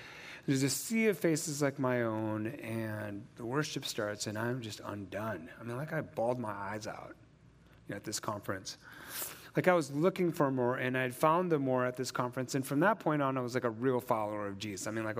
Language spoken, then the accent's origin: English; Flint, Michigan, United States; I grew up in Flint, Michigan. I don't know if you guys are familiar. I grew up near Flint, Michigan.